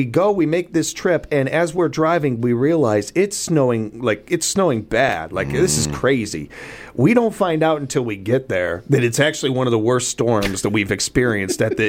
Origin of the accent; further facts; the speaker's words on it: Midwest, United States; Yes, I have felt the cold. I'm from the Midwest.